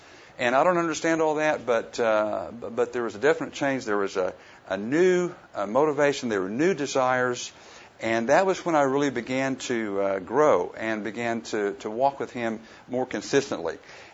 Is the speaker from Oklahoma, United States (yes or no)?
yes; Oklahoma, United States; and I was raised in Western Oklahoma, and what we did was we'd go out and on Friday night and get a six-pack of beer and drive around